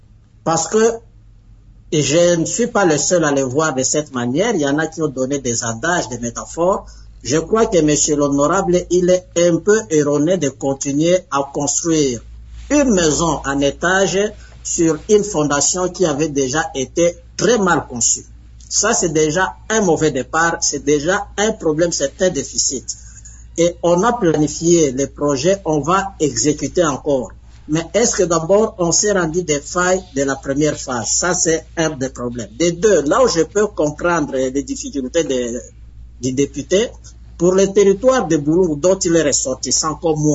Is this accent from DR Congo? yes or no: yes; DR Congo; chez nous en République démocratique du Congo